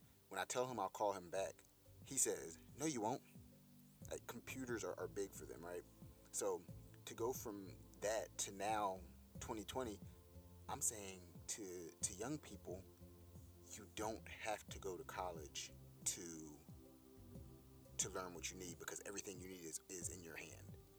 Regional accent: Durham, North Carolina, United States; which was maybe, campus 20-25 minutes from Durham, my hometown.

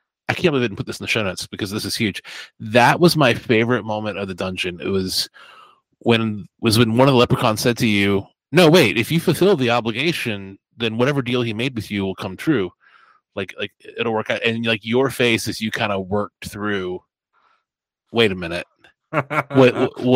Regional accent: United States; Obviously, as an American, I've got no real point of view on the Troubles

